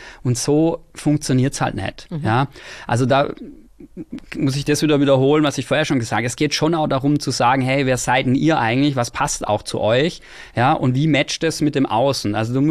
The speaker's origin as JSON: {"language": "German", "region": "Baden-Württemberg", "country": "Germany", "said": "ich komme ja aus dem Schwabenland. Da heißt da, wir können alles außer Hochdeutsch, wie man wahrscheinlich jetzt auch im Zuge des Podcasts gemerkt hat."}